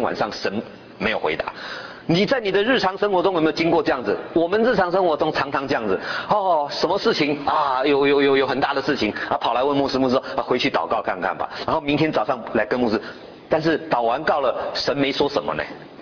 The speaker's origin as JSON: {"language": "Chinese", "country": "China", "said": "我们中国人讲大义灭亲啊"}